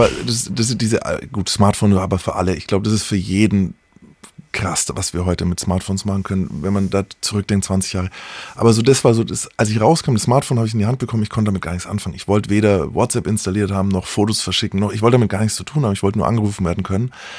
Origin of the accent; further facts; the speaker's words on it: Nuremberg, Bavaria, Germany; Und dann war ich ein Jahr lang in Nürnberg, wo ich aufgewachsen bin.